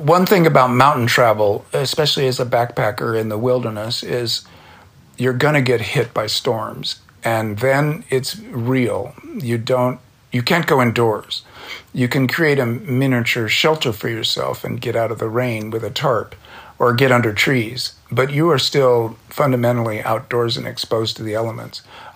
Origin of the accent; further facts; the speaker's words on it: California, United States; I was brought up in Orange County and lived near the beach, and we were body surfers.